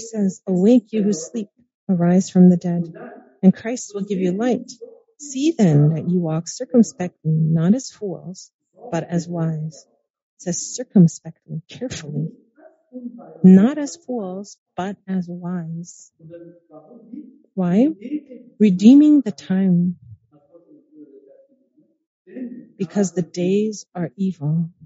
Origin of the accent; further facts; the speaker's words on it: Turkey; English is a second language; because where I come from the Turkey, we lived in a little town, and there we didn't even have running water.